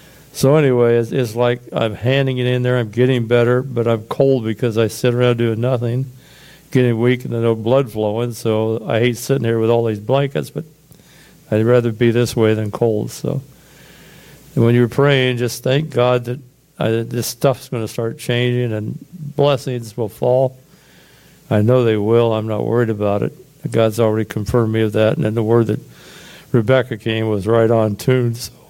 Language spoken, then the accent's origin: English; Oskaloosa, Iowa, United States; I grew up in Oskaloosa, Iowa. I went to Central Reformed Church.